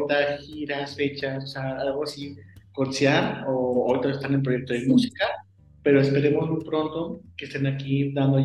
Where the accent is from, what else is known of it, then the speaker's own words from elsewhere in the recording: León, Guanajuato, Mexico; Somos acá de León, Guanajuato. Es un estado del país México muy bonito, muy icónico.